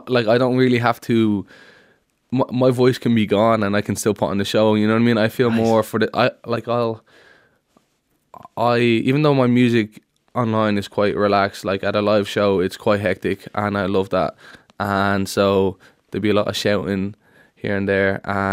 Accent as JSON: {"language": "English", "country": "Ireland", "said": "I've just come to appreciate myself and my Irishness and accept myself as Irish, you know what I mean? I don't think it's anyone else's say whether or not I'm Irish. To me, I'm Irish"}